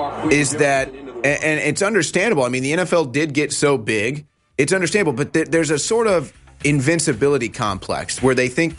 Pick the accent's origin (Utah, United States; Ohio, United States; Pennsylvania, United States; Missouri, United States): Missouri, United States; St. Louis; as a kid, I grew up in St. Louis cheering for the Rams.